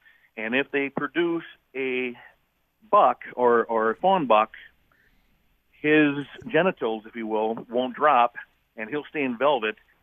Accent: Shawano, Wisconsin, United States; now in Upper Peninsula of Michigan, United States; I grew up in Shawano. I am a Wisconsin boy.

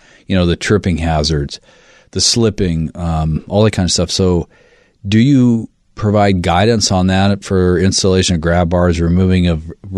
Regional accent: Olympia, Washington, United States; I'm from Olympia, and we used to build waterfront homes down there.

